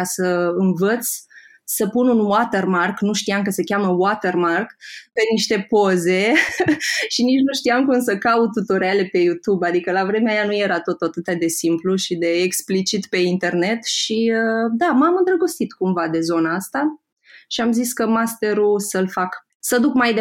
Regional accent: Iași, Iași County, Romania; now in Bucharest, Romania; am aterizat în București. Am plecat din Iași și am aterizat în București.

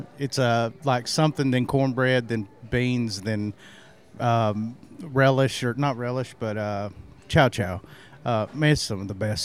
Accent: South Pittsburgh, Tennessee, United States; now in Nashville, United States; I'm from a little town called South Pittsburgh, Tennessee. I live there growing up most of my life, you know, and then I had to make a change, ended up moving to Nashville

